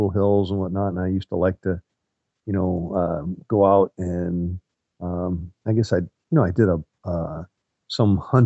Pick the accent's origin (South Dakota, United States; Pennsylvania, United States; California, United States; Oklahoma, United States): South Dakota, United States; moved away as an adult; now in Marysville, United States; I originally grew up in South Dakota, moved out here to come to work for the Boeing company. And that was back in 1988. I currently live in Marysville right now.